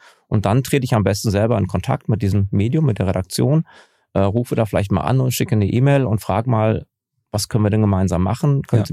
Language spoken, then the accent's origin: German; East Germany, Germany; ich bin im Osten aufgewachsen